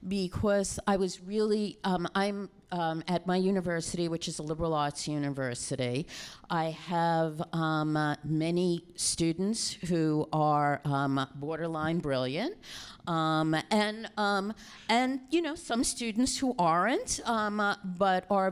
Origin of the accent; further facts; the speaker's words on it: Brooklyn, New York, United States; I'm a mutt from Brooklyn.